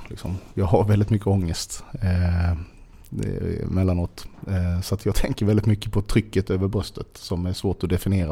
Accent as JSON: {"language": "Swedish", "town": "Sölvesborg", "region": "Blekinge", "country": "Sweden", "tie": "born or raised there", "said": "Men jag är uppväxt i Sölvesborg, absolut. Men jag har nog haft en trygg småstadsuppväxt, tror jag."}